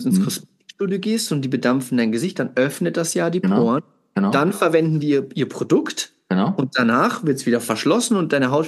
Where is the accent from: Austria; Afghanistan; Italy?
Italy; ich bin ja Italiener